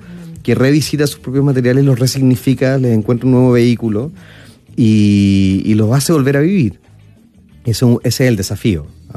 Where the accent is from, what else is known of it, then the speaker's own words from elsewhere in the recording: Chile; also born or lived in Argentina; yo nací en Argentina y nací en Argentina, viví un año y medio y como pueden ver y oír, soy tremendamente chileno, claro. Más chileno que los porotos